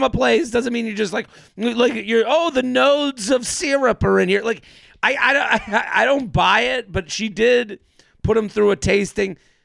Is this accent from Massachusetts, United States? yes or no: yes; Massachusetts, United States; I'm from outside of Boston, so I'm from the New England area, but Vermont's like kind of the farthest away.